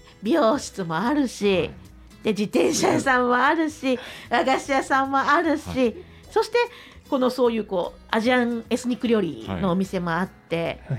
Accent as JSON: {"language": "Japanese", "region": "Kyoto", "country": "Japan", "tie": "born or raised there", "said": "京都で育った生まれ育った私40代なんですけど"}